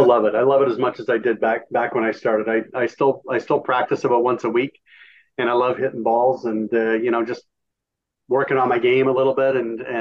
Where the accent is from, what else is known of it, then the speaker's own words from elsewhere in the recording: Sarnia, Ontario, Canada; in my hometown of Sarnia, we had 30 racquetball courts, and the population was 60,000 people.